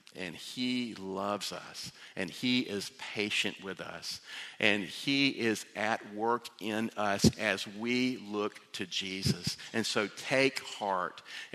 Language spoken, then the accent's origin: English; Vidalia, Georgia, United States; Now, I learned this when I grew up in Vidalia, Georgia, and there wasn't much to do in the summer.